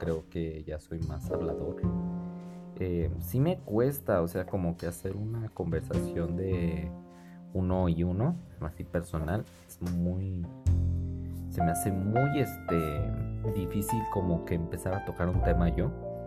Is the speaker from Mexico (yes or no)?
yes; Mexico; Para los que no saben, pues soy de México